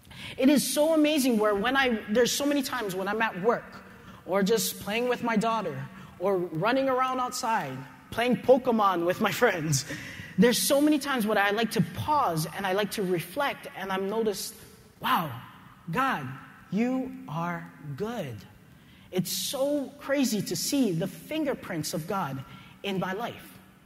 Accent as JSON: {"language": "English", "region": "Hawaii", "country": "United States", "said": "And like you heard right here, I'm from Oahu. I'm Hawaii built."}